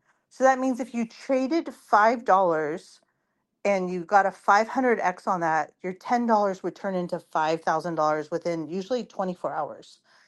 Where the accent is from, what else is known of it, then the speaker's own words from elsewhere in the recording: West Coast, United States; I'm from the West Coast. I'm usually on Pacific Standard Time.